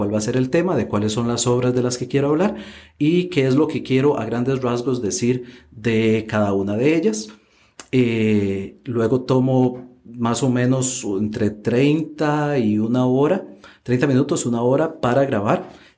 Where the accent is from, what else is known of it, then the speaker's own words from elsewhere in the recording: Heredia, Costa Rica; Yo soy de Costa Rica, soy costarricense y vivo acá en Costa Rica, en la provincia de Heredia.